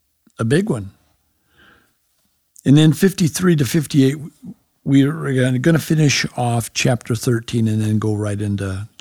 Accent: New Mexico, United States; we are in Vancouver right now, but I am from New Mexico.

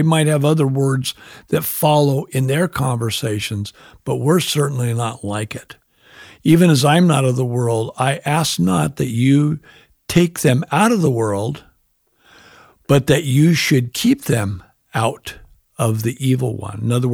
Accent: California, United States; He's from California like I am

